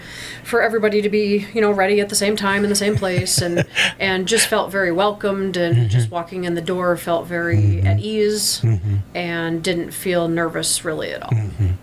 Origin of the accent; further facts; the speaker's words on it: Iowa, United States; I grew up in Iowa.